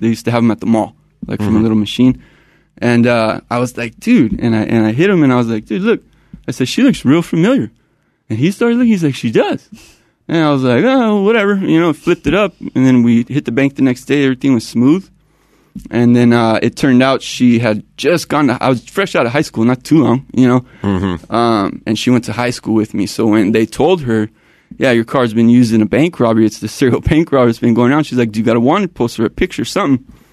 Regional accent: San Diego, California, United States; My neighborhood's Otay. It's in San Diego, South San Diego. It can be rough, you know.

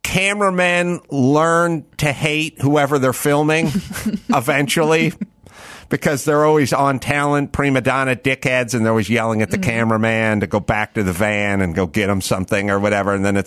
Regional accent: Encino, California, United States; Because I'm from Encino

